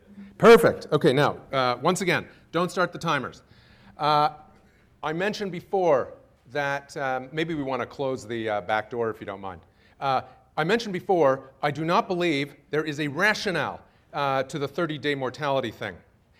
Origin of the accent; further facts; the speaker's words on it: Montreal, Quebec, Canada; moved away as an adult; now in United States; I grew up in Montreal. That's number one. And then I came to the U.S. I went to college in Maine